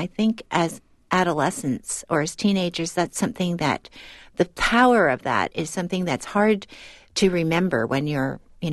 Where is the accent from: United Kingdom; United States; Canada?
Canada; growing up in Canada, I had always felt like an outsider.